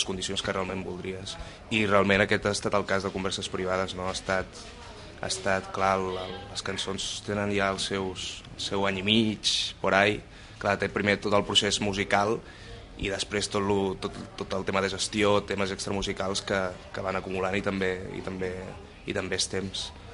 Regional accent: Sant Cugat, Catalonia, Spain; al meu poble, Sant Cugat, amb tota la banda

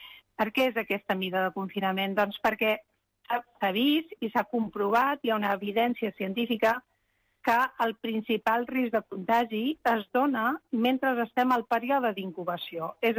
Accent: Castile, Spain; Catalan is a second language; ho digui en castellà, perquè jo soc castellana

